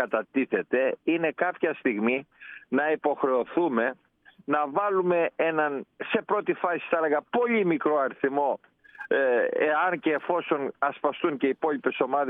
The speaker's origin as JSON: {"language": "Greek", "country": "Greece", "said": "γιατί ξαναλέω, είμαστε Έλληνες"}